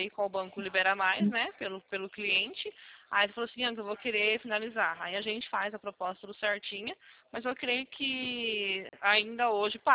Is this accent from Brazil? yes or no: yes; São Paulo, Brazil; Nós somos aqui da região de São Paulo mesmo